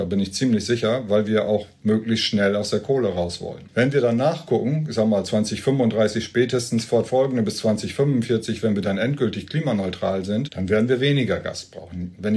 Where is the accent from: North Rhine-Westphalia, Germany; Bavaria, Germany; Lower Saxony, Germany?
Lower Saxony, Germany; Ich komme ja aus Ostfriesland